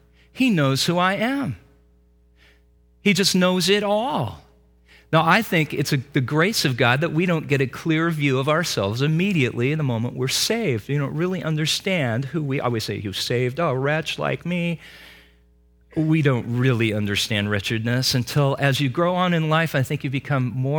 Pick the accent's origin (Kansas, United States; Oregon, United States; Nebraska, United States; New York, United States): Oregon, United States; Medford; In Southern Oregon, where I grew up, Medford, black tornadoes. Where we grew up in Medford